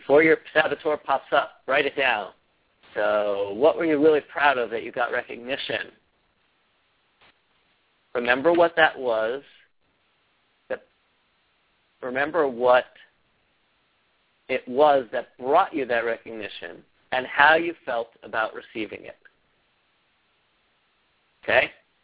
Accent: Pennsylvania, United States; someone who, in Pennsylvania, my home state, conservative Pennsylvania, was doing Shocktoberfest

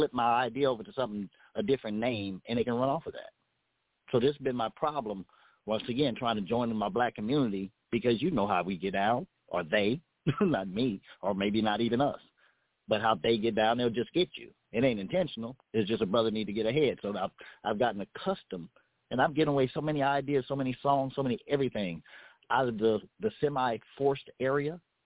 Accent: Los Angeles, California, United States; I'm from South Central L.A., so it's West Side, but that's the We Street for me.

